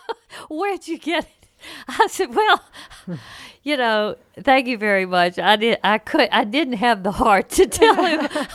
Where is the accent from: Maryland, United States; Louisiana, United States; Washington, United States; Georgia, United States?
Louisiana, United States; Because I'm from Louisiana, I'm going to focus on Mardi Gras, which is the biggest party in the world.